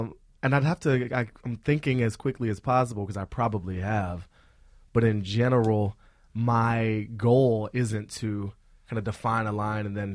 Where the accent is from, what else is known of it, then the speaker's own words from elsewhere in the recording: Washington, District of Columbia, United States; I grew up in Washington, D.C., and so federal government news was local news.